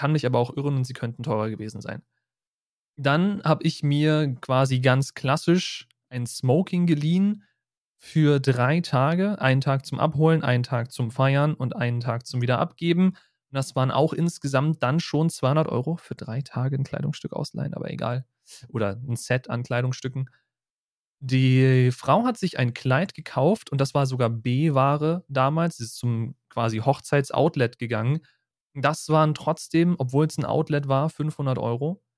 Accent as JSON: {"language": "German", "region": "Berlin", "country": "Germany", "said": "Wir sind Berliner"}